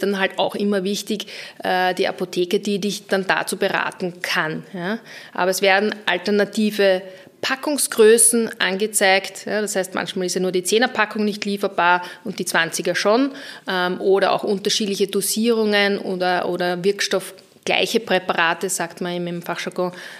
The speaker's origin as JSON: {"language": "German", "region": "Vienna", "country": "Austria", "said": "als Wienerin"}